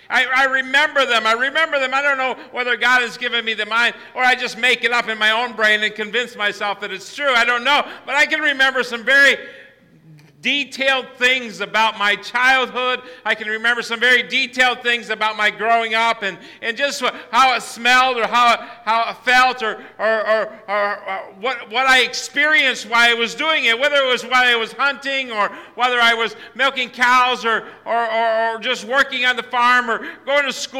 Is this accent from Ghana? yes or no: no; United States; Growing up in Tioga County